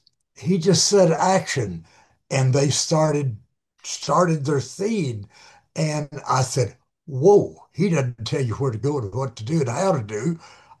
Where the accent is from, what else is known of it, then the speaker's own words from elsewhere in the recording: Dallas, Texas, United States; I'm from Dallas, Texas.